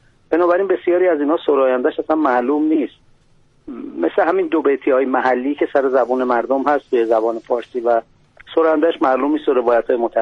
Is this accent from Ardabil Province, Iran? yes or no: yes; Khalkhal, Ardabil Province, Iran; سالت هم من خلخالی هم